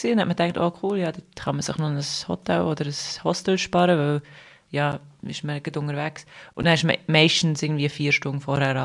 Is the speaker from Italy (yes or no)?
no; Switzerland; Also, das Hornen als Schweizer oder Schweizerin, tust du eigentlich fast nie hornen